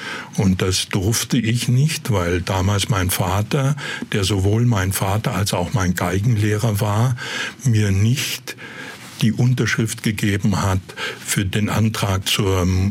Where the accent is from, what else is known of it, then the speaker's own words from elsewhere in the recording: Nagold, Baden-Württemberg, Germany; ich stamme aus Nagold und wir sind dann immer über der Knie bis ins Badische runtergefahren